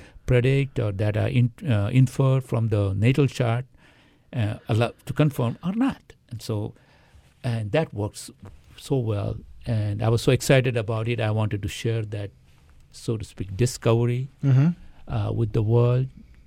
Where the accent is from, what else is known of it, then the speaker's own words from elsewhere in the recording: India; born there; moved away as an adult; I was born in India.